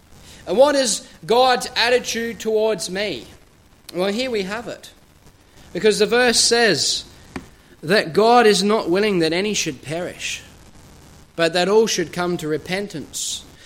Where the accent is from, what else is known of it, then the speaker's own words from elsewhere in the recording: Australia; now in Northern Ireland, United Kingdom; I am from Australia and grew up there, and it's been something for me that I've come here to Northern Ireland